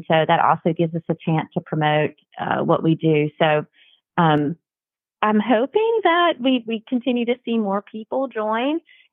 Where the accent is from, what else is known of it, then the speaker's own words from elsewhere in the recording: North Carolina, United States; Born and raised in North Carolina, that's not normal. You know, most folks in the state are Tar Heel fans, but I'm a big Duke fan.